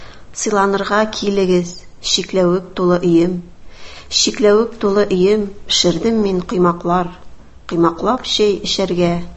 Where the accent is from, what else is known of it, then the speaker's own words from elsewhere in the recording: Pushche, Tatarstan, Russia; Минем туган ягым Актаныш районы Пуще авылы. Мин шул авылда укыдым. 11-нче сыйныфны шул авылда тәмамладым.